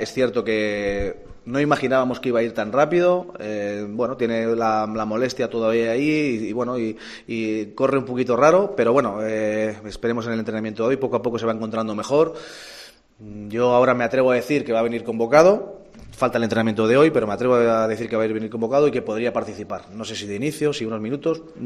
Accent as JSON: {"language": "Spanish", "town": "Las Palmas", "region": "Canary Islands", "country": "Spain", "said": "no me condiciona porque yo soy de Las Palmas"}